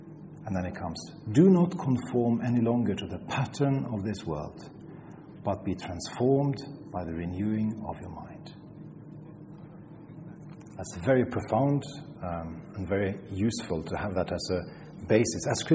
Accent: Sweden; now in Norway; I am originally from Sweden. I've been living as a persecuted minority in Norway for many years.

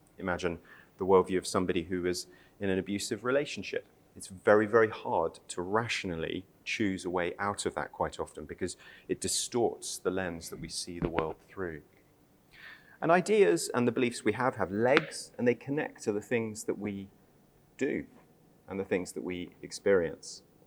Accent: England, United Kingdom; No, not Australian, I'm from England.

